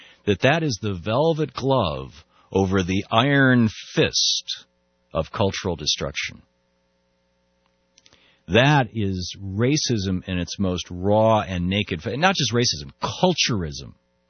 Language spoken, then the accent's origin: English; Michigan, United States; You know, like, Michigan State. I grew up in Michigan.